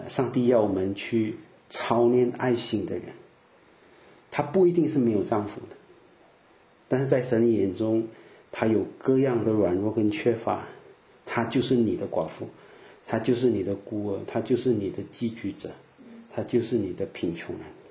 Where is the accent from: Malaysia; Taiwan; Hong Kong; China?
Malaysia; 我是华侨马来西亚，